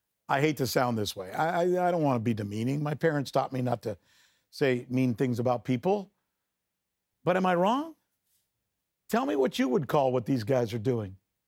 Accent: United States; Look, I grew up in America, right?

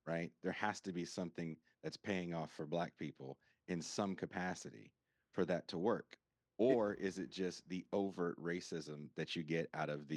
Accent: California, United States; Racial politics, I'm from California.

